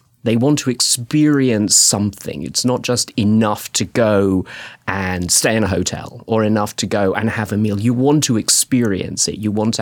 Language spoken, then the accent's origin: English; United Kingdom; I'm probably tell from my accent, I'm from the UK. We were locked down for over a year in the UK.